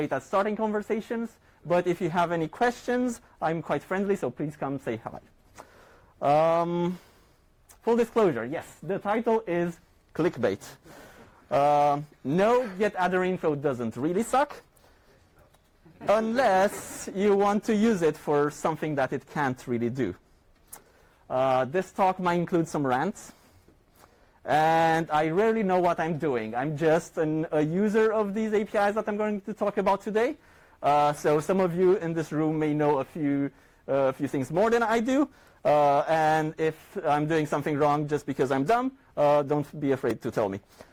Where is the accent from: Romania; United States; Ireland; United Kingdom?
Romania; now in Sweden; I'm originally from Romania, but currently reside in Sweden